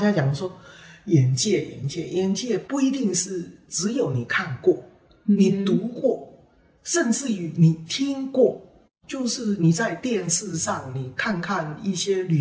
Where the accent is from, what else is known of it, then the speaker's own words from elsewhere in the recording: Taiwan; 我们台湾人的阅读比较会贫血哦